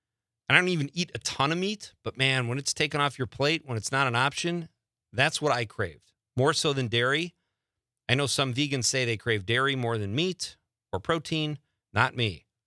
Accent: United States; I'm a purist. I'm an American man.

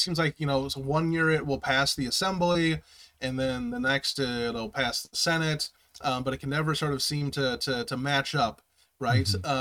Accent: Milwaukee, Wisconsin, United States; You know, I was born in Milwaukee. I'm from Wisconsin. I've tried escaping a few times when I was younger, and it just kept pulling me back.

